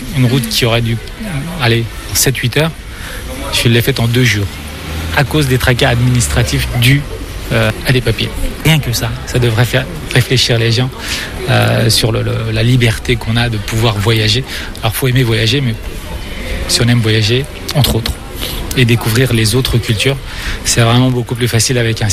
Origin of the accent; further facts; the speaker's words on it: Turkey; Je suis turc